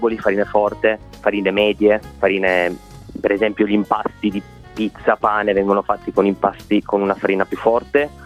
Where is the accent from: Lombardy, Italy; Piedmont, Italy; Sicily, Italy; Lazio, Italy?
Piedmont, Italy; Turin; Guarda, io sono di Torino, da noi le chiamiamo o bugie o chiacchiere.